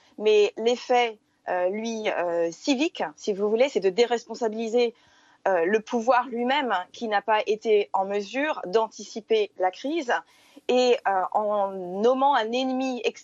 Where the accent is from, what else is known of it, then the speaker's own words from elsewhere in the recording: Boulogne, France; born there; Je suis née en 74 à Boulogne